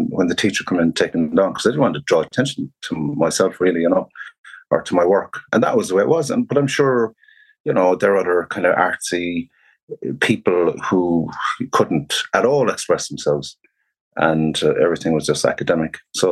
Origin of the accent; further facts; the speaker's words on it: Tralee, County Kerry, Ireland; I'm a Kerry man, a Tralee man.